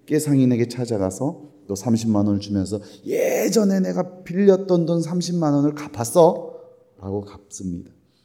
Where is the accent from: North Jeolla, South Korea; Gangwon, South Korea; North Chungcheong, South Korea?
Gangwon, South Korea; born there; 저도 강원도 태생인데